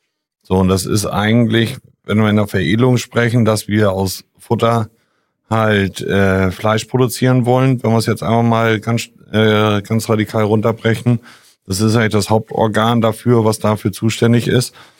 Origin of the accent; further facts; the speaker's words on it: Northern Germany, Germany; als Norddeutscher